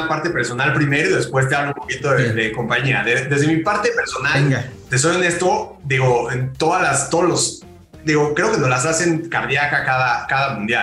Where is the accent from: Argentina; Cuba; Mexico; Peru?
Mexico; incluyéndome al 100% como mexicano